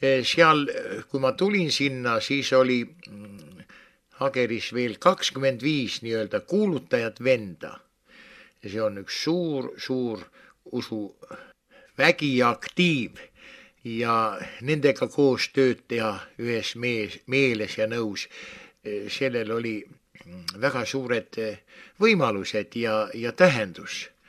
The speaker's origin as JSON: {"language": "Estonian", "town": "Tallinn", "region": "Harju County", "country": "Estonia", "tie": "born or raised there", "said": "mu isa oli ka vaimulik, ta oli Tallinnas linna misjonääriks, olen kasvanud sellises kodus"}